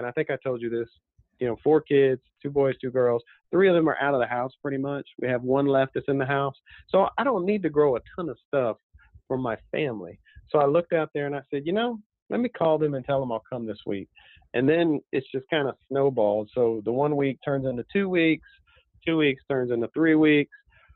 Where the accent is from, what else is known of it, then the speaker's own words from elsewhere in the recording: Germany; I saw it when I was growing up in Germany.